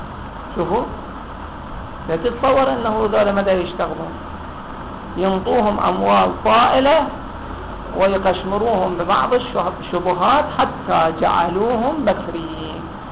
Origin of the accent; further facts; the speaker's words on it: Iraq; احنا اذا صار عندنا في العراق ما يقارب 1,000,000 طالب